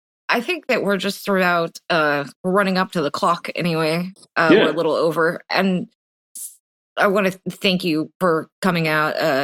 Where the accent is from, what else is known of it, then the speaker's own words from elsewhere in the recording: Texas, United States; Just like having that, you know, mashed potatoes and gravy kind of, because I'm from Texas.